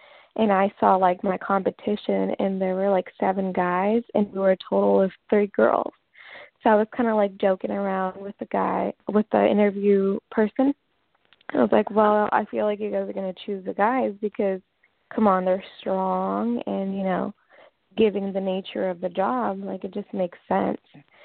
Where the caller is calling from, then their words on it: Washington, United States; I'm calling from Washington State.